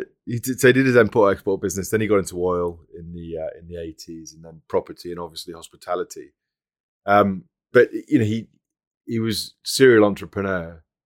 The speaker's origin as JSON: {"language": "English", "country": "Australia", "said": "obviously, being Australian, although it's quite hard to tell sometimes, dear listener, but I am actually Australian."}